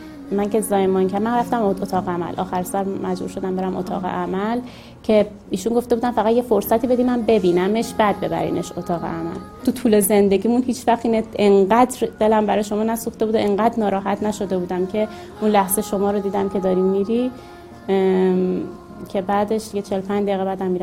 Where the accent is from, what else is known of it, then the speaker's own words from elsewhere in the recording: Tehran, Tehran Province, Iran; born there; همسر شهید … متولد سال 1362 در تهران به دنیا اومدم.